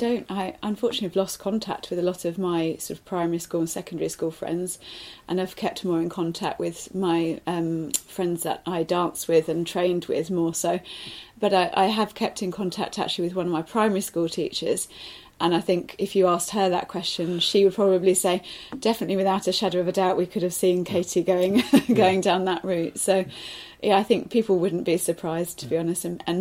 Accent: Canterbury, South East England, United Kingdom; also born or lived in Netherlands; I was born in Canterbury. So, and then I started to grow up in Canterbury, but my family actually moved to the Netherlands for a year when I was about two, because of my father's work at the time.

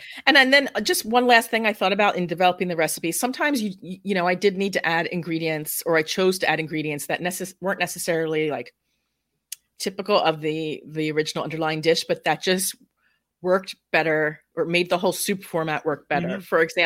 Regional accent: Cherry Hill, New Jersey, United States; And I grew up in South Jersey in Cherry Hill. I actually grew up in a Jewish neighborhood. It was not an Italian enclave, although my parents grew up in Italian enclaves.

